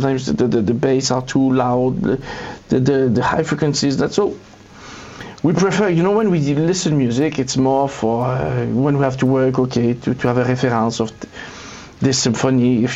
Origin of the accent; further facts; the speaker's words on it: Quebec City, Quebec, Canada; So I'm from Quebec City. I decided to go to France for 4 years